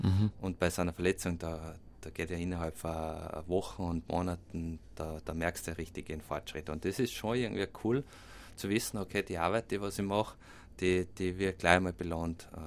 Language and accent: German; Radstadt, Salzburg, Austria; weil Radstadt, also meine Heimat, ist doch weit von Südtirol weg